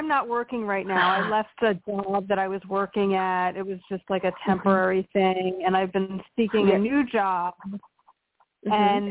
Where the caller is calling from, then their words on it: Pennsylvania, United States; from Pennsylvania.